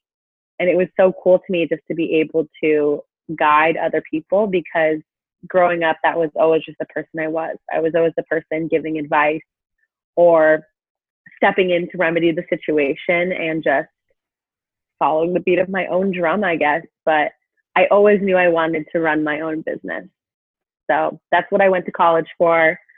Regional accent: Boulder, Colorado, United States; now in San Diego, United States; I moved from my hometown of Boulder, where I lived for 21 years, to San Francisco. And then a few months later to San Diego, where I am now.

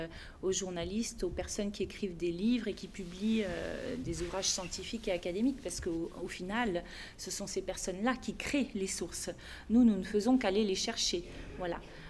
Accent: France; je précise que je suis française et j'ai pris une notion suisse que j'ai apportée à Paris

